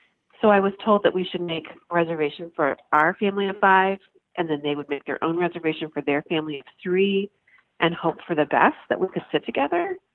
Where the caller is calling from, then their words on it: Baltimore, Maryland, United States; I'm calling from Baltimore, Maryland.